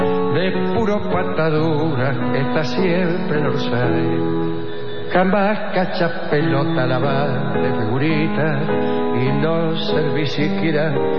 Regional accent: Argentina; now in Andorra; Somos argentinos que vivimos en Andorra. Somos argentinos.

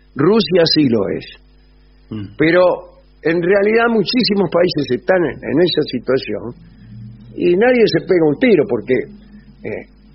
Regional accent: Uruguay; de la República Oriental. Sobre la pregunta que le hicieron ayer sobre cómo Alejandro menciona a nuestro país, debo decir que es acertado. Hay varias razones por las cuales es correcto. Nuestra nacionalidad es oriental.

